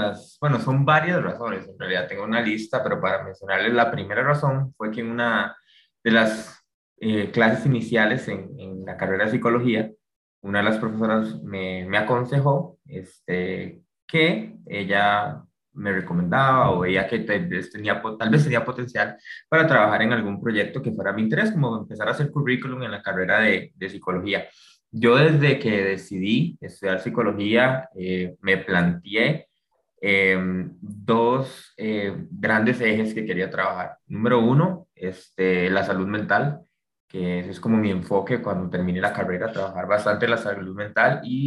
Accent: Puntarenas, Costa Rica; also born or lived in Heredia; now in Cartago, Costa Rica; Tengo 26 años. Les puedo comentar que soy originalmente de Punta Arenas. De ahí está mi familia. Pero crecí cierta parte en Heredia, ahora vivo en Cartago y paso mucho tiempo en San José.

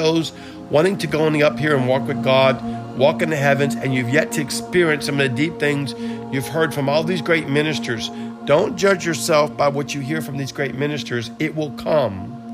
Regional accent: New Orleans, Louisiana, United States; I'm from New Orleans. I mean, come on, this is what we're known for.

